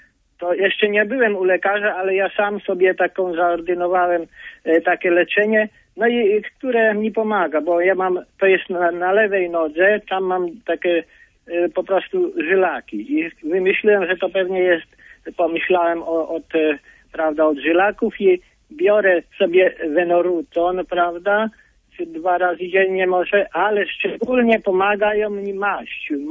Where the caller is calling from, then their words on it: Warsaw, Masovian Voivodeship, Poland; z Warszawy. Mam 60 lat.